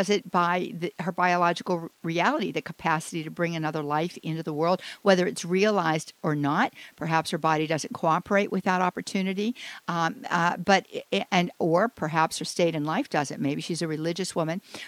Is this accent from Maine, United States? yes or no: no; Pittsburgh, Pennsylvania, United States; March, we are going to be in Pittsburgh, Pennsylvania. I cannot wait for that either. That is my hometown. I am eager to get back in the Berg. That's where I was raised.